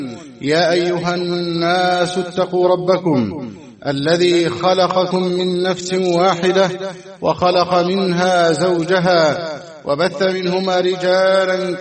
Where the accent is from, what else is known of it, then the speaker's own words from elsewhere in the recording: Egypt; اللهم احفظ بلادنا مصر واجعلها أمنا أمانا، سخاء رخاء، وسائر